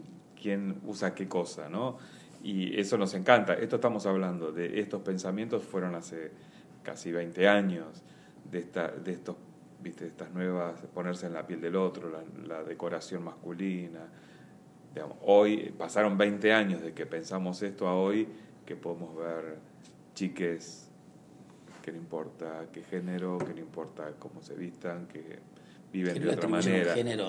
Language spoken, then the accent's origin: Spanish; Buenos Aires, Argentina; acá en Buenos Aires, yo soy de acá de Buenos Aires